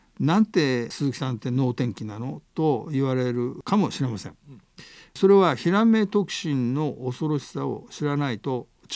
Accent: Kanto, Japan; now in Toyama, Japan; 関東から来た田舎者である私には言葉を失いました

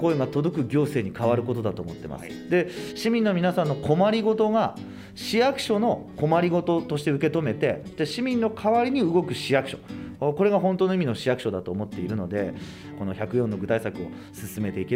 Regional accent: Takaoka, Toyama, Japan; あの私も高岡で生まれて高岡で育ちましたので

